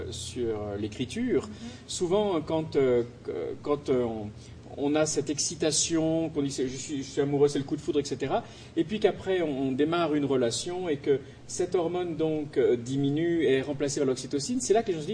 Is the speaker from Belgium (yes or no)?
no; France; nous sommes des Français romantiques